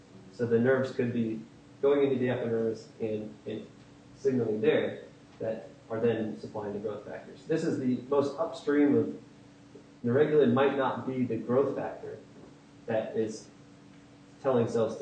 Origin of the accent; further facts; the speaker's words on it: Midwest, United States; now in Boston, United States; although I'm a Midwesterner